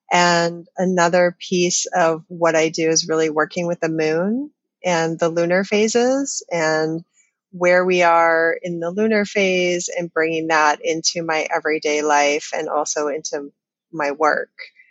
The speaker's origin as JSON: {"language": "English", "country": "Canada", "tie": "born or raised there", "lives_now": "Hawaii, United States", "said": "I grew up in a seasonal place. I grew up in Canada. So I have that embedded in me. Like I feel the seasons deeply."}